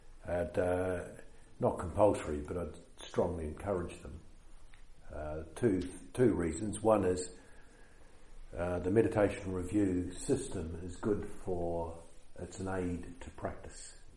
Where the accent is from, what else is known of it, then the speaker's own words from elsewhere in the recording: New Zealand; first language New Zealand English; if English is not your native language, and it's not mine because I speak New Zealand, that's my native language.